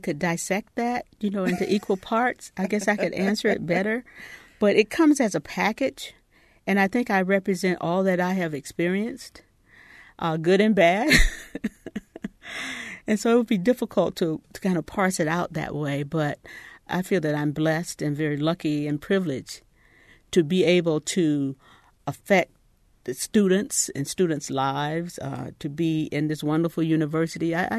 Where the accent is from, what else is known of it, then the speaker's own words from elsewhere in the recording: Miami, Florida, United States; also born or lived in Cleveland / Atlanta / Washington, D.C.; now in Bloomington, United States; we moved from Cleveland, Ohio. And I grew up in Miami, Florida. I went to school in Atlanta and Washington, D.C.